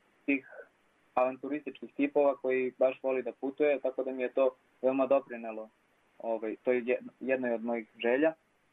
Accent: Lapje Selo, Kosovo; Ja sam 4. godina Prizrenske bogoslovije i dolazim iz Lapih sela, okolina Gračanice.

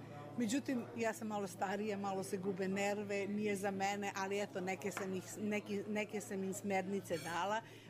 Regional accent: Belgrade, Serbia; now in New York, United States; dolazim iz Njujorka, inače sam originalno iz Beograda, živjeli smo u Njujorku 30 godina

